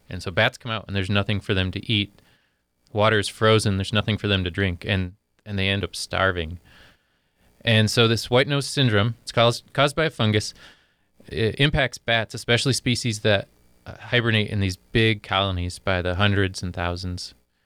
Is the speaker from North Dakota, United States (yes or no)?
no; Grand Rapids, Michigan, United States; Yeah, so when I was a kid, I grew up in Grand Rapids, downstate